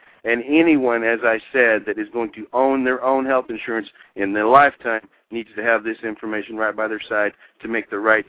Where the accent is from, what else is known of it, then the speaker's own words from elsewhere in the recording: Missouri, United States; I grew up in southern Missouri, was a military family, which is probably what ended me up in sales at such a young age.